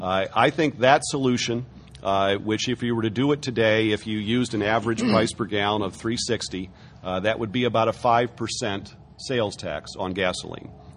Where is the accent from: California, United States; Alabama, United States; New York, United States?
California, United States; And one thing I have to plea for as a Californian is that it would be nice if Washington rewarded us for self-help.